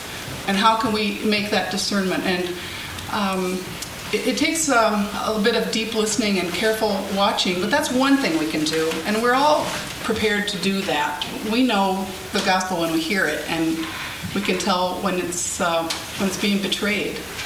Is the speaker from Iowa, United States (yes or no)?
no; Chicago, Illinois, United States; I'm from Chicago.